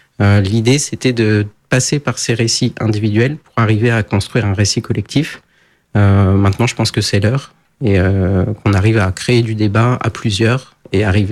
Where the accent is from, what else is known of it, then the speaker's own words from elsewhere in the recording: France; J'ai fait mes études en France, j'ai grandi en France, mon réseau télé est principalement français.